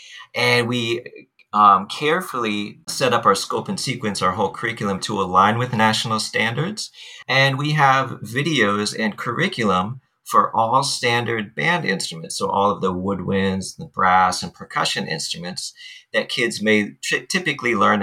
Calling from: Honolulu, Hawaii, United States; I'm calling from Honolulu, Hawaii.

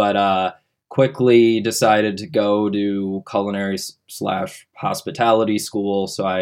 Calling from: Villa Park, Illinois, United States; I'm calling from Villa Park, Illinois.

